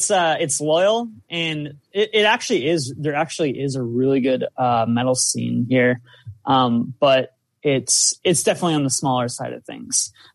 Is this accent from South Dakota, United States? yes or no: yes; South Dakota, United States; Yeah, pretty much. I'm from South Dakota, and this is where we meet.